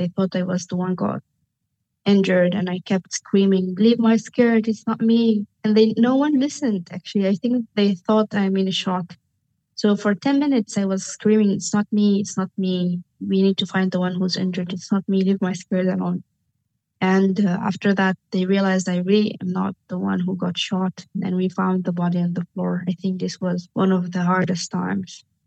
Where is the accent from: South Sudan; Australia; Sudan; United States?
Sudan; I'm from Sudan.